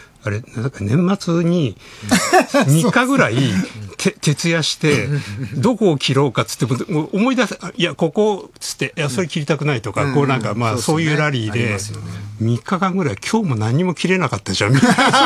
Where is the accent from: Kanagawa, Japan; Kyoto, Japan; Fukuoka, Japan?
Kyoto, Japan; now in Tokyo, Japan; 僕京都が出身なんですよ。だからそのあの事件が起こった1984年っていうのはちょうどね、東京に出てきて1年ぐらいかな